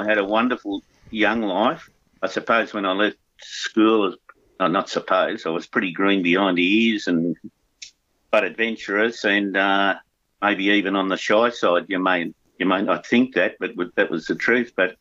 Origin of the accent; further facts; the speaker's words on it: Wonthaggi, Victoria, Australia; I was born in Gippsland. I'm a Victorian Gippslander. It gives me three qualifications, an Australian, a Victorian, and a Gippslander.